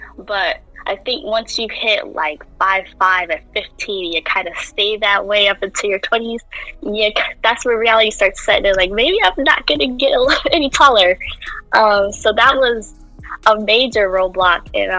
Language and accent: English; Bridgeport, Connecticut, United States; now in United Kingdom; I'm from Bridgeport, born and raised, but I go to school out here in Britain for college. I'm in my last year.